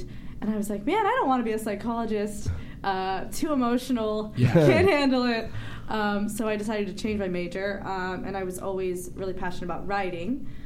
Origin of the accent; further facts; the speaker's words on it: Vacaville, California, United States; I grew up in Vacaville, California, about 45 minutes south of Sacramento.